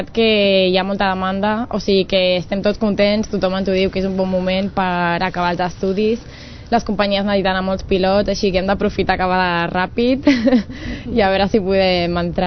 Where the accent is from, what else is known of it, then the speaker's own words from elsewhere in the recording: Barcelona, Catalonia, Spain; born there; now in Rubí, Spain; Bueno, vaig néixer a Barcelona, però visc a Rubí.